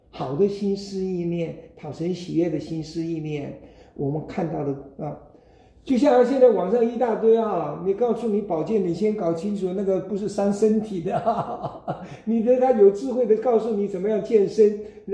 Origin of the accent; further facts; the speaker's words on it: China; 我们中国人也讲啊